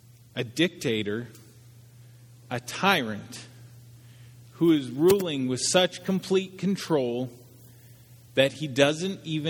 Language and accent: English; Canada; now in United States; I moved to Tennessee in 1996. I came from Canada, which Canada is not drastically different than America, but it is different.